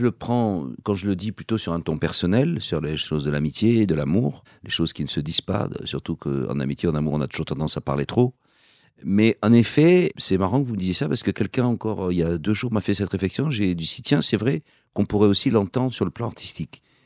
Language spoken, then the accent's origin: French; south of France, France; accent: Midi; Je n'ai pas beaucoup l'accent du Midi, mais de le pousser un peu.